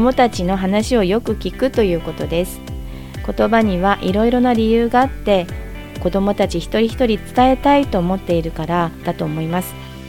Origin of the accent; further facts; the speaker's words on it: Yokote, Akita, Japan; 出身は横手市です。